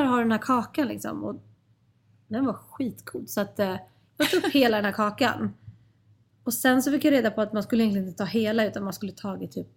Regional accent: Stockholm, Stockholm County, Sweden; Jag växte upp vid Stureplansklubbarna och där togs det mycket.

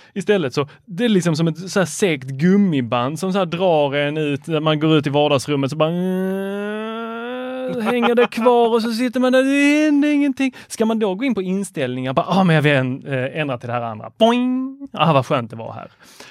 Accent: Lund, Skåne, Sweden; det är väl ingen här som har missat att jag är från Lund.

